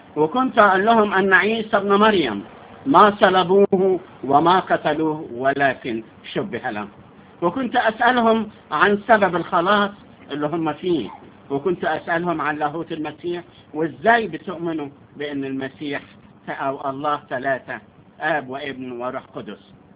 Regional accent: Sohag, Sohag Governorate, Egypt; من سوهاج، من مواليد سوهاج سنة 1940.

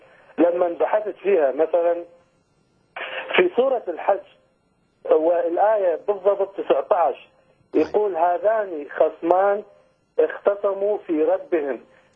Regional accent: Iraq; انا عراقي, التاريخ بتاعي هو احنا نحن من عاشور.

